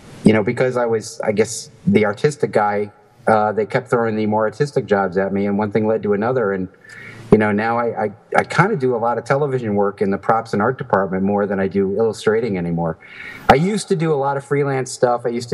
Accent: New York, United States; And I ended up moving to California. That's because my dad's work took him there, and so I was growing up in New York at the time.

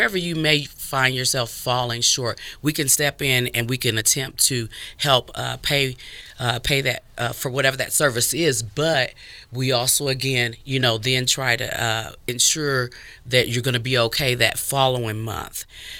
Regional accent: Peoria, Illinois, United States; I'm from Peoria, Illinois, from the Midwest, and I was working for the Civic Center.

